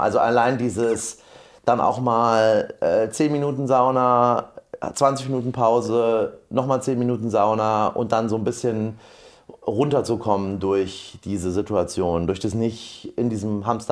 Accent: East Germany, Germany; die Leute wissen, wo du herkommst und ja. wenn du dann in die neue Klasse kommst

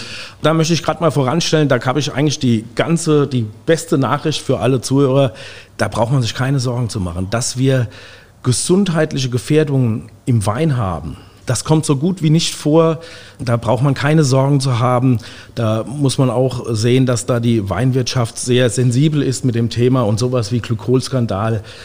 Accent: Guntersblum, Rhineland-Palatinate, Germany; Ja, also wie gesagt, aufgewachsen in Guntersblum, dann Abitur gemacht in Oppenheim

